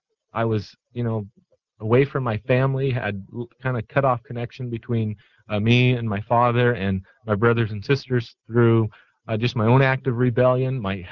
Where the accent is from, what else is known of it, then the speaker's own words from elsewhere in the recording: Hacienda Heights, California, United States; they invited me to a home Bible study in the city of Hacienda Heights, where I grew up in California.